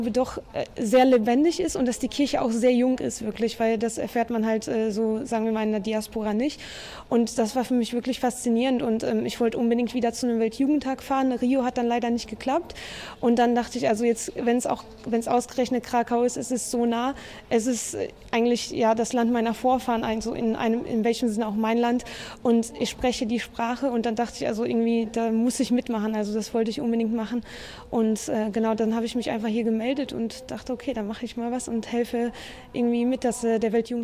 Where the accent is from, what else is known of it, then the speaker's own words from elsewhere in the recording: Germany; Genau, also ich bin Deutsche und Polin. Ich bin in Deutschland geboren, habe auch mein ganzes Leben in Deutschland gelebt bisher. Aber meine beiden Eltern kommen aus Polen, also von daher bin ich deutsch-polnisch. Ich bin mit Deutsch und Polnisch aufgewachsen